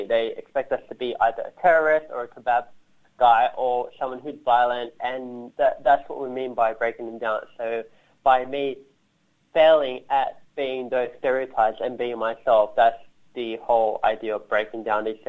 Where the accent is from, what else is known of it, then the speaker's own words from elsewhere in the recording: Australia; born there; So because I was born in Australia, I struggled to find that balance in high school because I didn't really find a place for me to fit in.